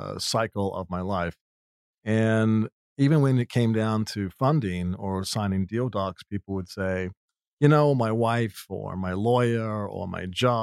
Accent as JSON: {"language": "English", "country": "New Zealand", "tie": "born or raised there", "said": "I grew up in New Zealand. I've been on my own since I was 15, building businesses, was in entertainment for many years in the music business."}